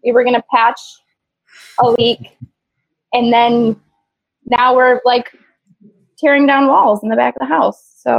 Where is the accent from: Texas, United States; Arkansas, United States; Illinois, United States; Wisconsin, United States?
Wisconsin, United States; And I'm like, I'm from Wisconsin. I should be drinking a Wisconsin beer.